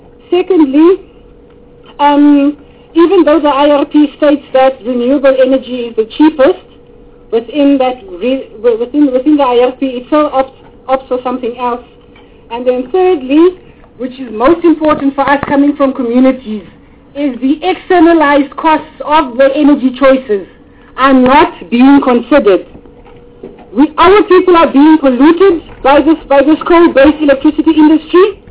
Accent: Karoo, South Africa; And I'm coming from the Karoo.

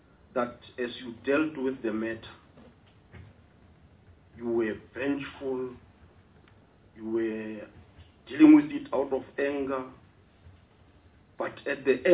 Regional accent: Polokwane, Limpopo, South Africa; I'm from Limpopo, in the city of Polokwane.

